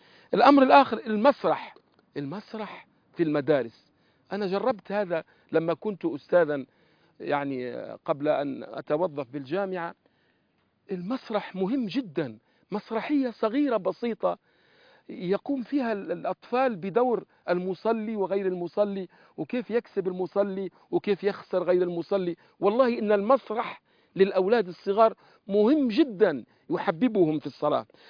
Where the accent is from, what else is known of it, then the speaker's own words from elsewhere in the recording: Algeria; أذكر مرة في برنامج عندنا في الجزائر مع صغار الحفظة